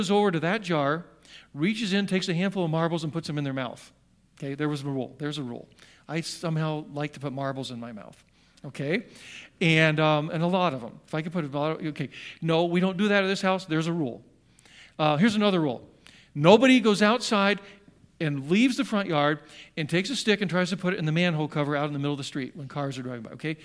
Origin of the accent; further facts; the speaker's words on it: Johnstown, Pennsylvania, United States; born there; I was born in Johnstown, Pennsylvania.